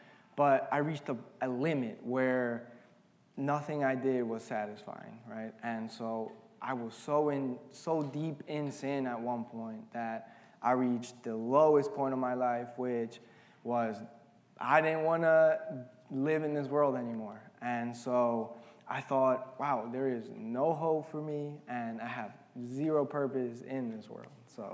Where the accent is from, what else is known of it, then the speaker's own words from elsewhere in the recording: Argentina; now in United States; But before that, I grew up in Argentina